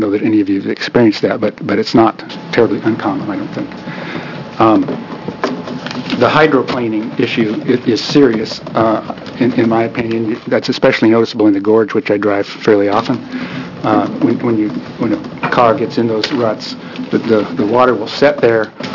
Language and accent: English; Salem, Oregon, United States; born there; I was born here in Salem, and I've been driving the mountains to this to Hoodoo and the Hood area since I was probably 16 years old.